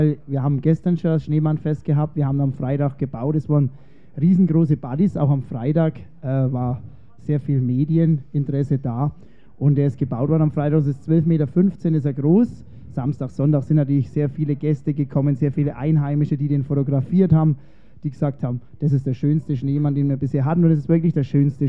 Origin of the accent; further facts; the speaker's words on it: Bischofsgrün, Bavaria, Germany; born there; Aber ich bin noch in Bischofsgrün geboren.